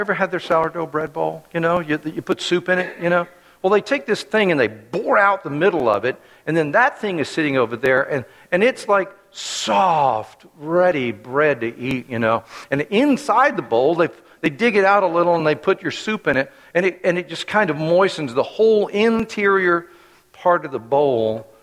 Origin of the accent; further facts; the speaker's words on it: Florida, United States; I grew up in Florida, so it was quite warm.